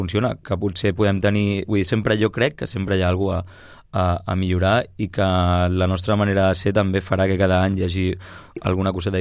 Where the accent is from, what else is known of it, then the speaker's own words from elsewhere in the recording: Sabadell, Catalonia, Spain; jo em considero una persona com molt de Sabadell